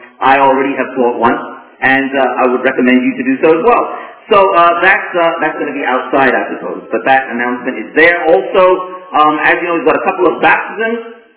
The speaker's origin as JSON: {"language": "English", "country": "Armenia", "second_language": "English", "said": "So I laughed and said, \"How can I not speak Armenian if I'm from Armenia?\""}